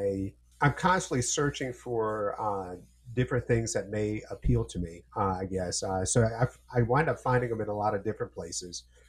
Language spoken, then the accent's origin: English; United States; because I'm an American and you know, I'm influenced not necessarily by the Spanish culture, but by the Mexican culture.